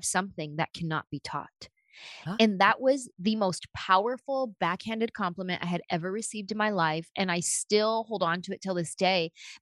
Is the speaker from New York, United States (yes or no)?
no; San Jose, California, United States; Like, I'm this little Mexican-American girl from San Jose, California.